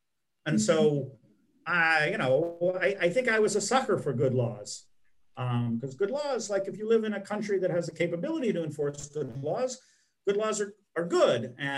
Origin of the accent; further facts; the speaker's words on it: Boise, Idaho, United States; I grew up in Boise, Idaho, and if any of you have heard of Boise